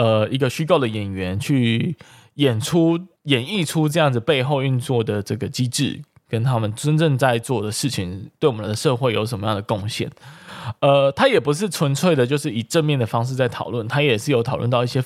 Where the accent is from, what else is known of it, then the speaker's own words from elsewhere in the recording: Kaohsiung, Taiwan; 尤其身为高雄人嘛，海洋城市我们应该去了解的